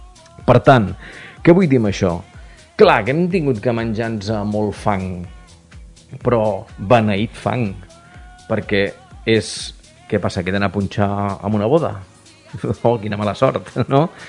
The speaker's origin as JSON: {"language": "Catalan", "town": "Martorell", "region": "Catalonia", "country": "Spain", "said": "jo soc de Martorell"}